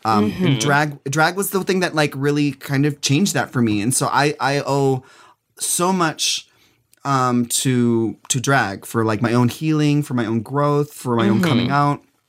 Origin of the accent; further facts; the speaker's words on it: Minnesota, United States; I'm from Minnesota.